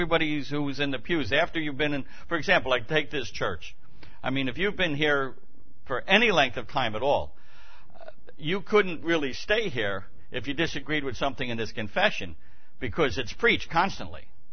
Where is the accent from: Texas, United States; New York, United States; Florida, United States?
New York, United States; accent: Brooklyn; which you'll hear me butcher this morning with my Brooklynese accent